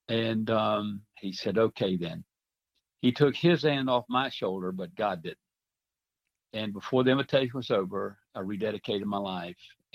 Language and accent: English; Florida, United States; also born or lived in Columbia County; Mike, I'm a native Floridian, would you believe?